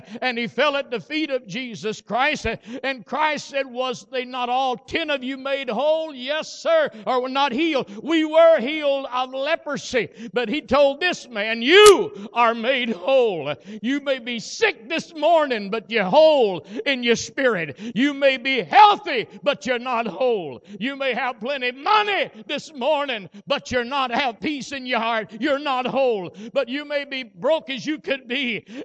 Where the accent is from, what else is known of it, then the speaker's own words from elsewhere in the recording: Lynch, Kentucky, United States; born there; I got to thinking about this the other day, and I was born in Lynch